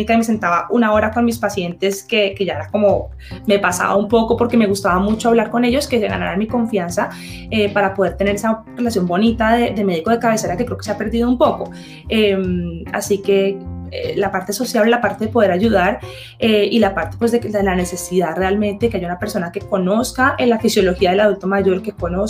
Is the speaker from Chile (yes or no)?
no; Colombia; soy médico, especialista en medicina interna y en geriatría, soy colombiana. Me formé en la Universidad Javeriana de Bogotá.